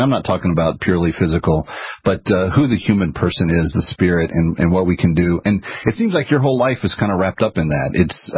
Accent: Texas, United States; I'm from Texas. I'm allowed to pick on the Southerners

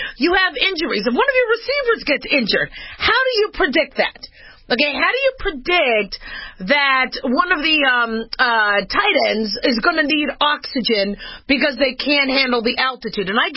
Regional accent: Arizona, United States; You know, the Cardinals, I'm from Arizona.

